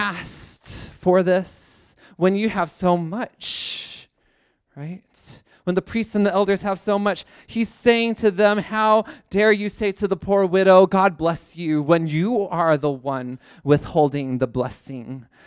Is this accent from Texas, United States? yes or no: yes; Houston, Texas, United States; I don't know all the details, and I'm from Houston, so I don't care.